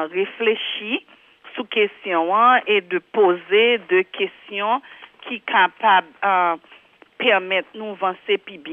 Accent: Haiti; c'est une journée qui peut permettre chaque grain de nous, en tant qu'haïtien, utiliser ça nous connaît dans la langue

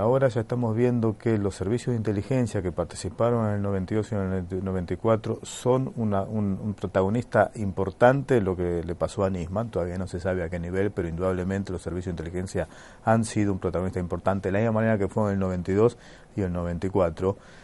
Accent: Argentina; en Argentina, yo soy argentino, estudié en Argentina Derecho

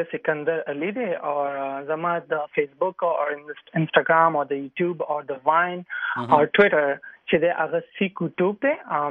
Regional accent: Peshawar, Khyber Pakhtunkhwa, Pakistan; پاکستان کې موږ د پېښور یم

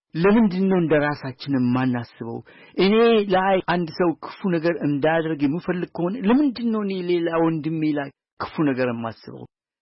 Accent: Harar, Harari Region, Ethiopia; ያደግኩት ሀረር ነው፣ የሀረር ልጅ ነኝ። እና ኦሮምኛም አማርኛም ቋንቋዎች እወዳቸዋለሁ፣ እጠቀምባቸዋለሁ፣ እናገራቸዋለሁ።

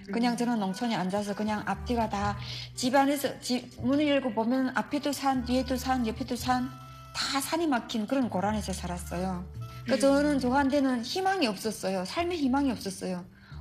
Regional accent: North Korea; 저는 그때까지만 해도 그래도 북한에서 15년 동안을 바느질을 해서

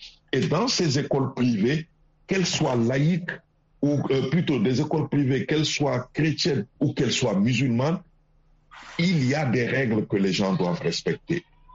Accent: Senegal; en tant que Sénégalais, ça me réconforte dans l'idée que les règles que nos devanciers ont posées sont des règles solides

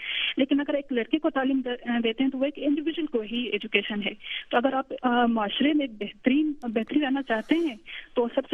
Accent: Balochistan, Pakistan; میں میرا تعلق جو ہے بلوچستان سے ہے تو میں زیادہ جو ہے اپنی اسی کانٹیکس میں بات کروں گی

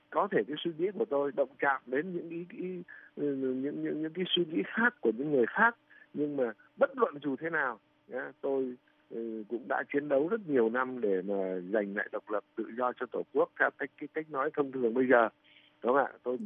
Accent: Guilin, Guangxi, China; Tôi học tập và lớn lên ở Quế Lâm, Trung Quốc. Những cái năm đó tôi 15, 16 tuổi

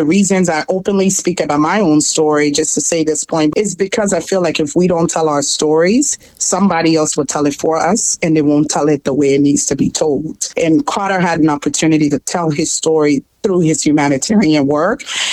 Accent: Liberia; I'm originally from Liberia, but I had the opportunity 4 years ago to serve as IRC's country director in the Republic of Liberia for 4 years.

